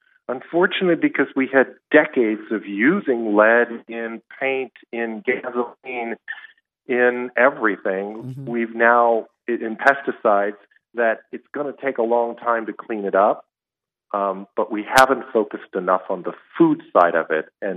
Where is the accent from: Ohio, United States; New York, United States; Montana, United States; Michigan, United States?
Ohio, United States; also born or lived in Indiana; I grew up in Ohio, and much of my adult life was in Indiana, where I worked with lead poisoned children